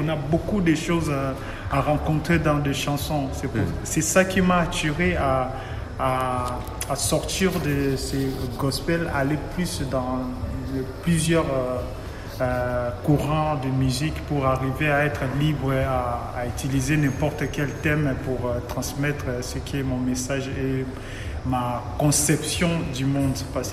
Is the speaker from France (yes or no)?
no; Kongo Central, DR Congo; parce que moi, je viens du Bas-Congo.